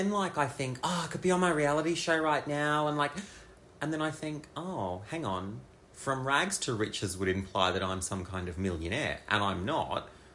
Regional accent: Brisbane, Queensland, Australia; yep, so just on my way to the Brisbane Entertainment Centre. I'm so excited to be back in my hometown performing to my home crowd.

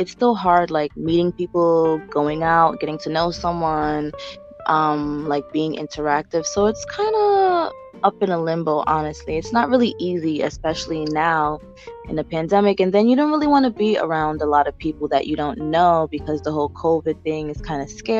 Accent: New York City, New York, United States; Well, I am from the Bronx, New York. I'm born and raised in the Bronx. I was actually born in Albert Einstein Hospital, so I am from the Bronx all my life.

